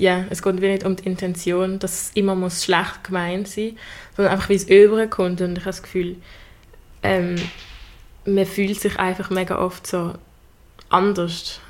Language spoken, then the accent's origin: German; Arlesheim, Basel-Landschaft, Switzerland; ich bin in Arlesheim aufgewachsen, in einem Dorf auf dem Land